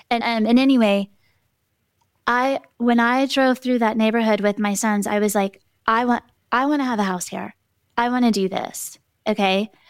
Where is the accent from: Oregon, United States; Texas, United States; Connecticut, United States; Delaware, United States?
Texas, United States; Houston; And so Port Aransas was special to me because as a little girl, I grew up in Houston, Texas, which is very close to Galveston.